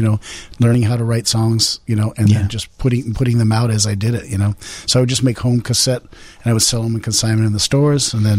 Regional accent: Hawaii, United States; because I grew up in Hawaii, then also like Vietnam, Japanese stuff.

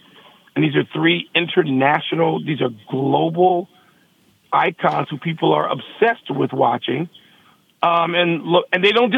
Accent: Chicago, Illinois, United States; I went to my hometown to celebrate with a lot of other people the opening of the Presidential Center, the Obama Presidential Center, Barack and Michelle, which is located on a street that I have driven down 2,000 times in my life, Stony Island in Chicago

